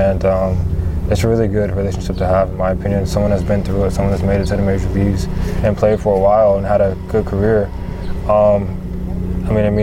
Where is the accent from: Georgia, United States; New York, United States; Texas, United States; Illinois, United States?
Georgia, United States; Like growing up in Georgia, like, I haven't really had to go out to like different states to like find tournaments and stuff.